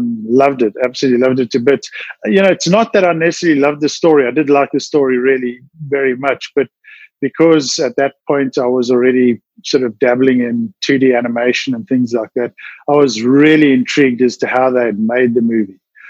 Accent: Johannesburg, Gauteng, South Africa; I grew up in Johannesburg went to usual schools like everybody else.

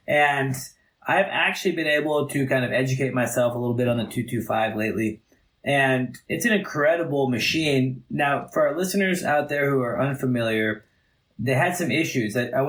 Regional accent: Oregon, United States; since I was from Oregon and loved living in Oregon.

